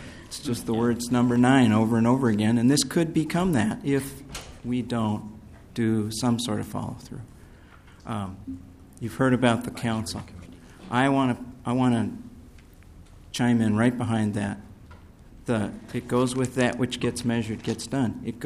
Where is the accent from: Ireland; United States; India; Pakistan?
Ireland; I'm an Irish guy